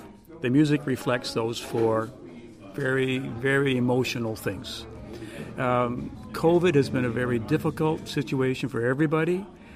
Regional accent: Amherst, United States; I'm local. I was born and raised in Amherst. I'm a product of the Amherst Band Program.

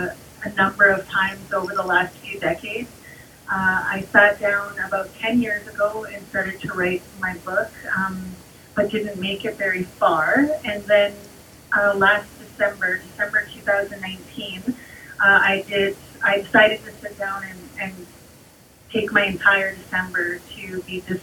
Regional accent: British Columbia, Canada; which means standing by water. I am from the Silk Nations, or the Okanagan and Shishwap Nations, and from the Pinkerton Indian Band.

